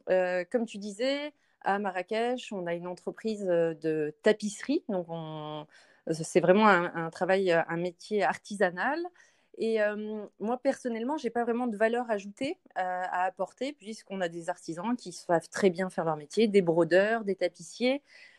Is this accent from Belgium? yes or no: no; northern France, France; On vient du nord de la France, seulement à 300 km